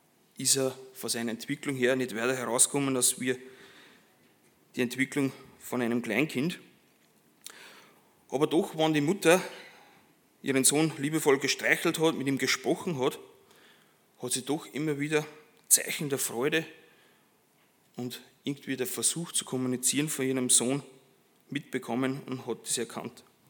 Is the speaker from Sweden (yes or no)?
no; Ampflwang, Upper Austria, Austria; ich komme aus Ampfelwang.